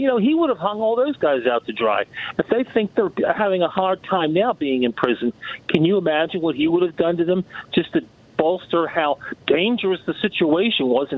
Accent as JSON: {"language": "English", "town": "Philadelphia", "region": "Pennsylvania", "country": "United States", "said": "I'm from the Philadelphia area, and he was building these casinos of his back in 91"}